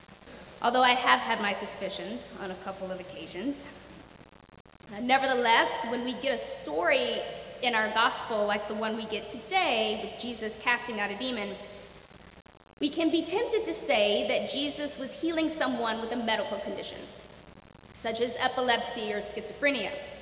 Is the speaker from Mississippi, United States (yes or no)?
yes; Mississippi, United States; I spent a lot of time fishing with my dad when I was growing up in Mississippi.